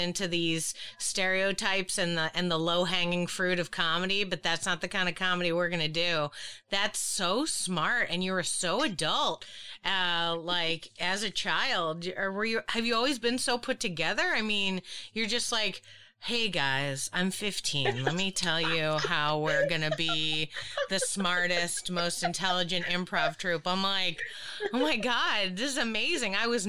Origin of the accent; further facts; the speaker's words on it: Boston, Massachusetts, United States; Like I mentioned, I'm from Boston. It's a racist place.